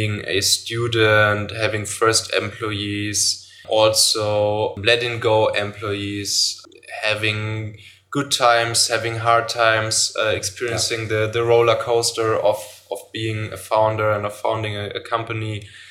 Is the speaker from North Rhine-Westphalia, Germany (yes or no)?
yes; North Rhine-Westphalia, Germany; now in Hamburg, Germany